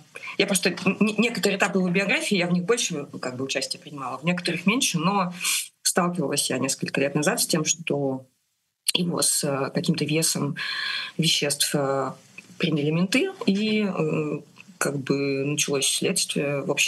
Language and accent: Russian; Novosibirsk, Novosibirsk Oblast, Russia; А мы из Новосибирска все, из очень рабочей окраины.